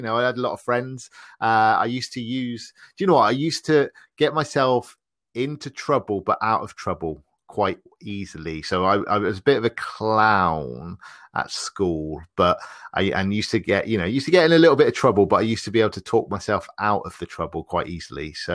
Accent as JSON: {"language": "English", "town": "Bristol", "region": "South West England", "country": "United Kingdom", "said": "Okay, so I'm from the UK. I'm from a city called Bristol."}